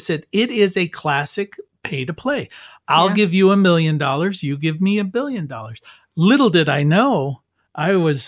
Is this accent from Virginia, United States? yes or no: no; Raccoon, Minnesota, United States; Well, I was from Raccoon, Minnesota, so we say, oh, look at the pretty creek.